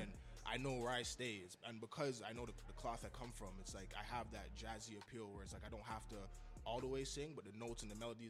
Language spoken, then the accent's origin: English; Montreal, Quebec, Canada; I've heard for a while that like I don't sound like I'm from Montreal